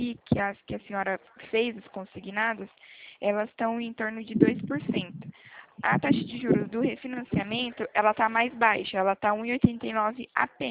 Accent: Marina, São Paulo, Brazil; Eu sou de Marina, interior de São Paulo.

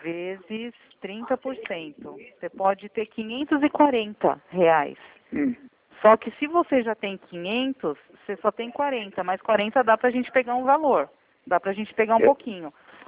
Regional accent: São Paulo, Brazil; eu sou daqui de São Paulo.

